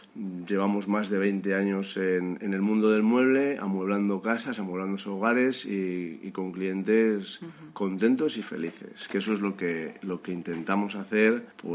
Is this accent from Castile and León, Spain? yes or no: yes; Zamora, Castile and León, Spain; Y bueno, soy de Zamora